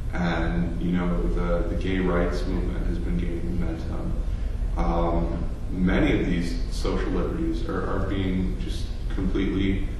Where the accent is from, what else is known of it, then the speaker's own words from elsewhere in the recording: Wakefield, Massachusetts, United States; I come from the suburb, but it's a working class suburb. Mm-hmm. I come from Wakefield.